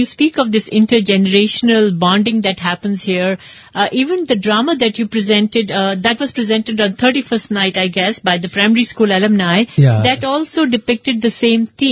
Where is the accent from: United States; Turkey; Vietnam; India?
India; culturally as Indian parents